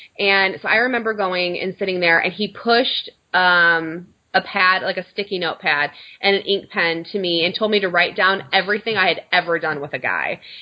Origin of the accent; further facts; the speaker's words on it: Michigan, United States; Cause like you said, growing up in Michigan, I mean, I had what I call my quote unquote church friends.